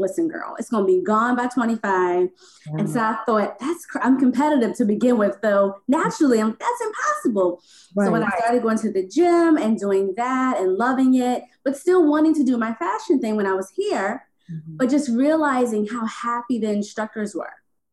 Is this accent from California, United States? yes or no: no; Philadelphia, Pennsylvania, United States; moved away; So I'm from Philly originally. I moved here to be a stylist.